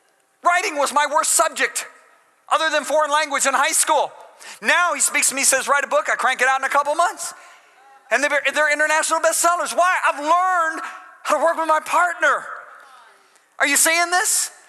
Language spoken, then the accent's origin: English; Michigan, United States; I grew up in Western Michigan. Sailing is huge in Western Michigan, okay?